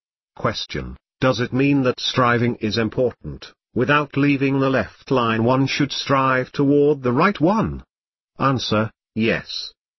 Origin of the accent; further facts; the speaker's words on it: Israel; when he found out that I was from Israel and an expert on Kabbalah